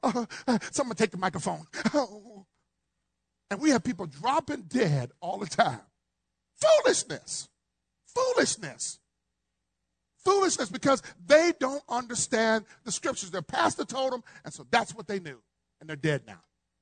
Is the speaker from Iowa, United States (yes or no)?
no; Ohio, United States; People in Kentucky, I'm from Ohio. Anybody from up north?